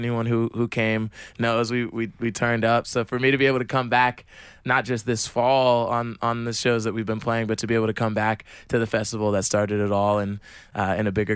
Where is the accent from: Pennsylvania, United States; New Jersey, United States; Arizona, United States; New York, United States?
New Jersey, United States; I'm from New Jersey.